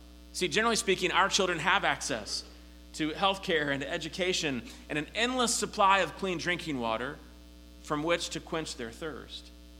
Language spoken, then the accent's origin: English; Pittsburgh, Pennsylvania, United States; but I'm from Pittsburgh, a little bit closer to the city there, just north.